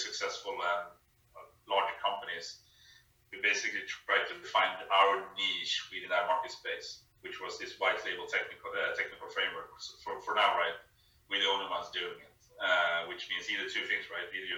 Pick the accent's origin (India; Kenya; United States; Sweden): Sweden; So I'm originally from Sweden.